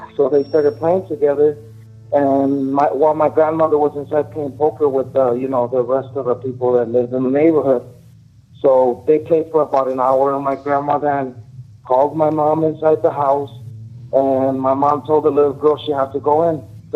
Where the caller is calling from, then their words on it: Chicago, Illinois, United States; I'm coming from Chicago.